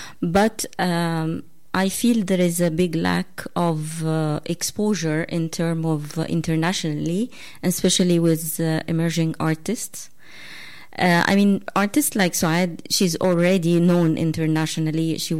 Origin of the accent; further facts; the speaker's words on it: Egypt; I'm from Egypt.